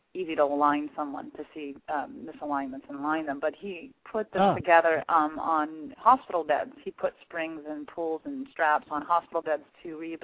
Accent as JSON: {"language": "English", "region": "New York", "country": "United States", "tie": "born there", "said": "I was not. I was born in Manhattan."}